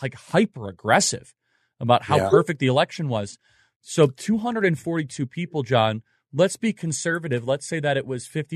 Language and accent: English; Chicago, Illinois, United States; I come from Chicago, so I'm very cynical with this sort of stuff.